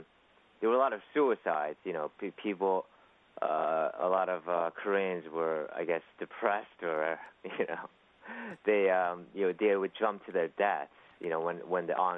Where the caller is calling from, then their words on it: Palisades Park, New Jersey, United States; Actually, I'm from Palisades Park in New Jersey.